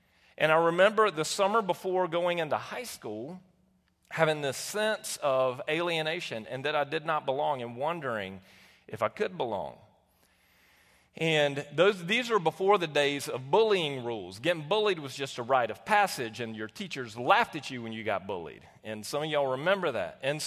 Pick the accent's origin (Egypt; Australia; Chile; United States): United States; Southern US; And for me, as a white man growing up in the South, you know, you would think that I would be immune to some of that.